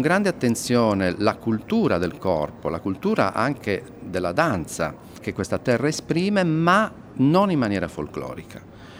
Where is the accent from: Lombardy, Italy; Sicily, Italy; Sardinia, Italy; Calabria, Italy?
Sardinia, Italy; c'è la volontà di restituire una radice, no? che ci appartiene come sardi